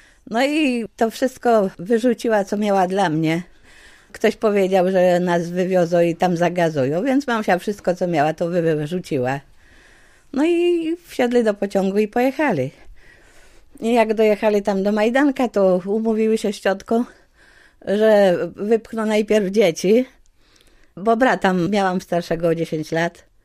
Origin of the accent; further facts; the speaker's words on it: Lublin, Lublin Voivodeship, Poland; born there; No i się urodziłam w Lublinie, ale nie było nic, ani ciuszków, ani wie pan, niczego.